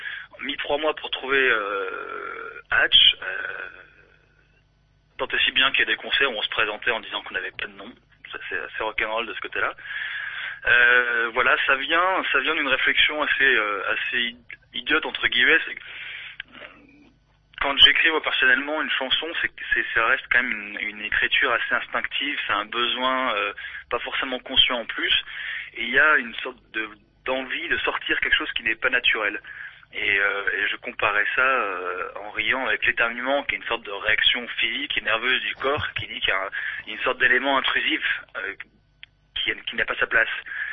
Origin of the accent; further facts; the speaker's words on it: Lyon, Auvergne-Rhône-Alpes, France; Et moi, je suis lyonnais, pure souche.